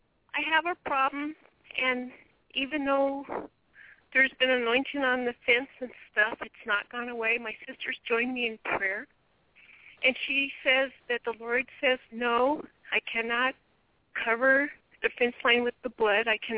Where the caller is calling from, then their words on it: California, United States; In California, east of Sacramento.